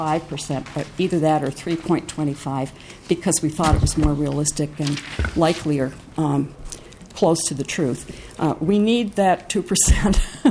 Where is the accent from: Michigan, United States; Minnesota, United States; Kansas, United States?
Minnesota, United States; I am a Minnesotan. I know our tradition of lean government